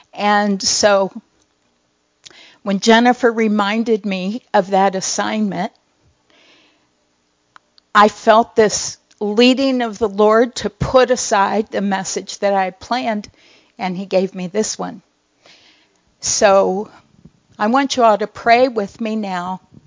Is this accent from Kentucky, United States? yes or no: yes; Kentucky, United States; because we're from Kentucky